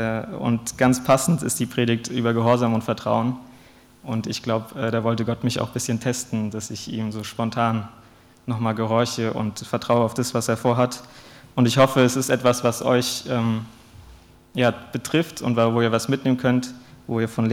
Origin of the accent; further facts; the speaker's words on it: Hesse, Germany; ich komme aus Hessen, aus der Gegend bei Frankfurt und bin da auch christlich aufgewachsen.